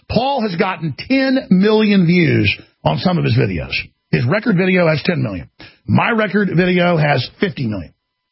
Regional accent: Dallas, Texas, United States; I grew up in Dallas around a bunch of trash, okay?

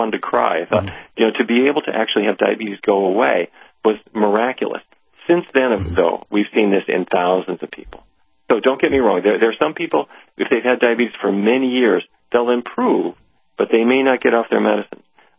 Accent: North Dakota, United States; I grew up in North Dakota. My father was a diabetes expert for the town

